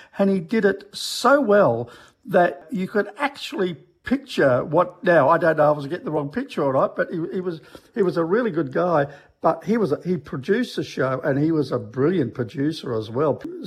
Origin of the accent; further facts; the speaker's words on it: Sydney, New South Wales, Australia; And I grew up in Sydney.